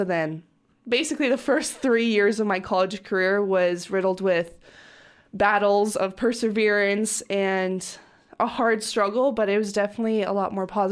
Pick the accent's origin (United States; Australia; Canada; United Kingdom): Canada; now in Germany; I am Canadian, but I played college at UCLA, so that's in America, in California. And now I'm playing professionally overseas in Germany